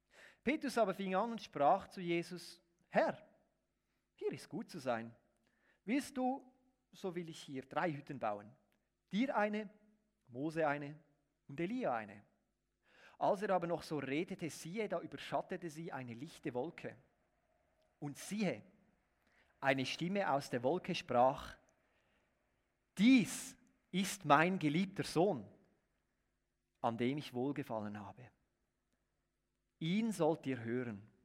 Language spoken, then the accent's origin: German; Wohlen, Aargau, Switzerland; now in Zürich, Switzerland; wie es im Nachnamen schon anklingt, komme ich aus Wohlen, bin aber seit ungefähr 4 Jahren in der Agglomeration Zürich wohnhaft